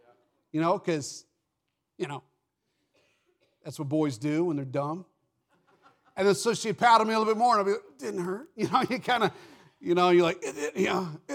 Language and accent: English; United States; But I'm an American.